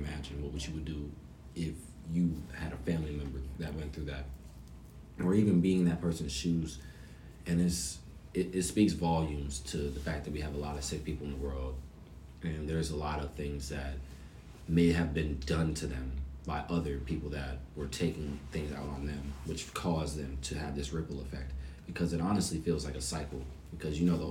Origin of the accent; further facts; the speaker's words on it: Texas, United States; Yes, sir, I'm from Texas.